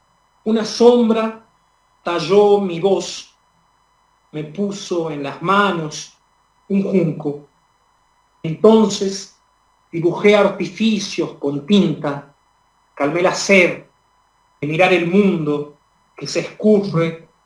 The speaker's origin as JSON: {"language": "Spanish", "town": "Chilecito", "region": "La Rioja", "country": "Argentina", "said": "En mi casa en La Rioja hay posibilidad de acceder a libros, si bien soy de Chilecito, es decir, el interior del interior"}